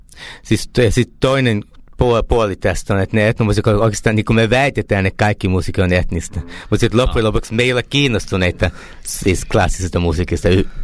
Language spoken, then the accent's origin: Finnish; United States; Finnish is a second language; also born or lived in Finland; mä oon syntynyt Suomessa, mä kävin Suomessa syntymässä, siksi että mä olin vuoden vanha, kun mä lähdin täältä, niin suomi on mun äitini kieli, mutta ei äidin kieli. Niin mä aina asunut Yhdysvalloissa, ollut täällä, niin mä tulin lapsena